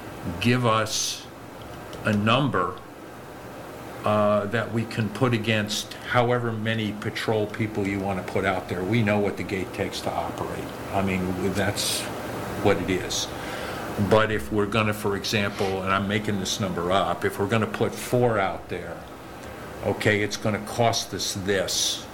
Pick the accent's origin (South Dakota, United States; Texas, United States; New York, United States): New York, United States; New York City; moved away; I come from New York City, and my version of whether I am secure in my environment is probably different than some of the people that live here.